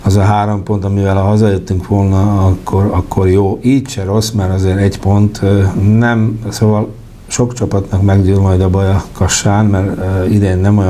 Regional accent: Hungary; hisz magyarok vagyunk

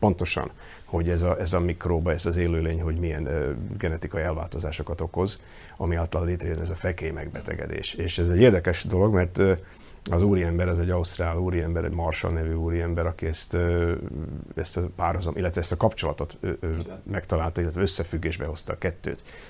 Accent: Dunajská Streda, Trnava Region, Slovakia; also born or lived in Bratislava; Dunaszerdején születtem, és onnan végül 14 éves koromban felkerültem Pozsonyba

